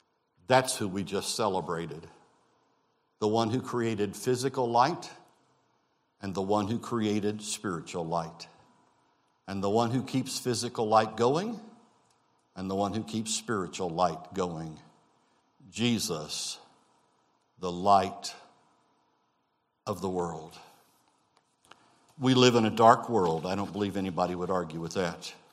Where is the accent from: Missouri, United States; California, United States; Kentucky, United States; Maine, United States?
Missouri, United States; As you know, I came from Missouri.